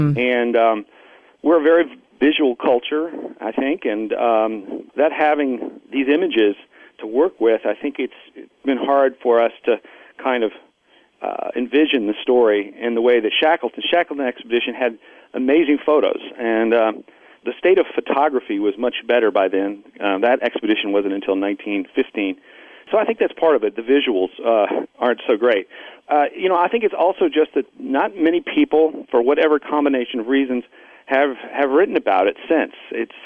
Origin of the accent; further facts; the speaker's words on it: United States; And I'm an American. This is an American voyage.